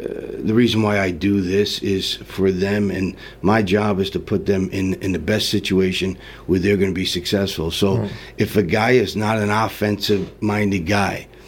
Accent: Long Island, New York, United States; I am from Long Island, New York.

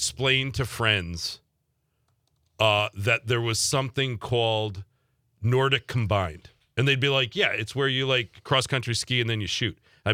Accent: New York, United States; So growing up, I really didn't ski that much. My family didn't ski, but a lot of my friends skied. We had a ski club at school and all that because I grew up

